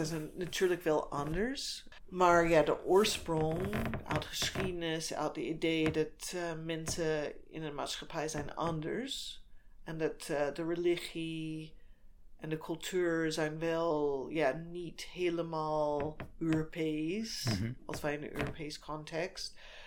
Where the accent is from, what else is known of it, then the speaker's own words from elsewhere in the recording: United States; Dutch is a second language; moved away as an adult; now in Netherlands; zal nooit echt Nederlander geworden. Ja. Maar na zoveel tijd buiten Amerika, maar ook toen ik in Amerika woonde, voelde ik niet thuis. Misschien is dat de Joods condition.